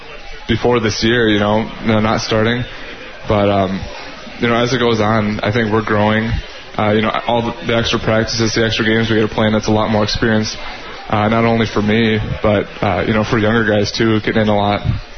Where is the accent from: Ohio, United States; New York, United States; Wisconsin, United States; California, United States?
Wisconsin, United States; it's still pretty cold to me, even though I'm from Wisconsin, but... yeah, it's not too bad, not as bad as some of these guys that are used to the warmer weather down here in Missouri